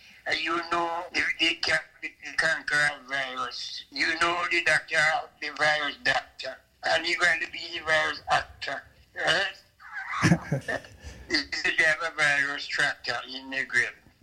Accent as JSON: {"language": "English", "country": "France", "said": "I'm a musician from France."}